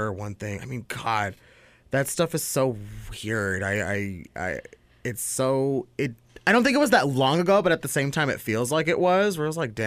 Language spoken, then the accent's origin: English; United States; I'm gay, I'm Indian, I'm a first-generation American